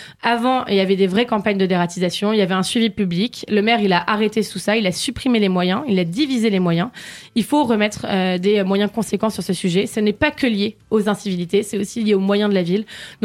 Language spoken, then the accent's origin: French; Rouen, Normandy, France; Moi, je suis née à Rouen, donc depuis 35 ans, je connais la foire Saint-Romain. J'ai grandi sur les quais rive gauche